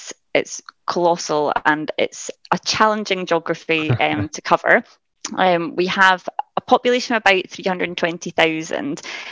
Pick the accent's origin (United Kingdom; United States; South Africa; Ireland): United Kingdom; Glasgow, Scotland; No, I'm actually from the south. So I'm from Glasgow.